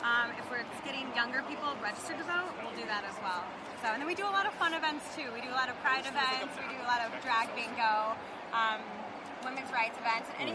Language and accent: English; Illinois, United States; I mean, I'm from Southern Illinois, so I know, I see Facebook, I see all their arguments